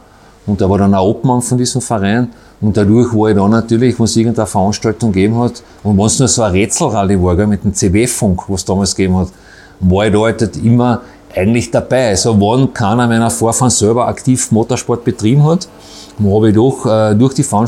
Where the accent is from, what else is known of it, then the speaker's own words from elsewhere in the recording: Ferlach, Carinthia, Austria; Nein, es war schon so, dass es in Ferlach, wo ich aufgewachsen bin